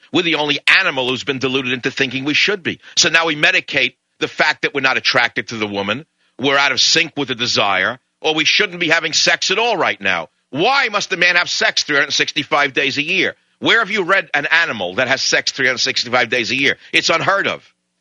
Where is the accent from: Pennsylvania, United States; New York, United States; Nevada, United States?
New York, United States; I'm an instant guy. I want to eat. I'm from New York. They don't know from service, by the way.